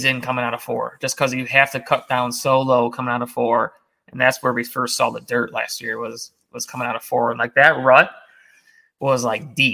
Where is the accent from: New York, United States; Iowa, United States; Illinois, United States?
Illinois, United States; Hampshire; I'm not going to say like I'm from Hampshire. I guess I could, but it just gives them a better idea that like I'm from Chicago or Chicago suburbs, right?